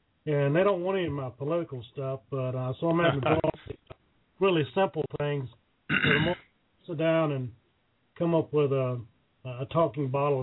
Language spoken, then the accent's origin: English; Memphis, Tennessee, United States; when I was coming up in 7 or 8 years old, I'm from Memphis, Tennessee.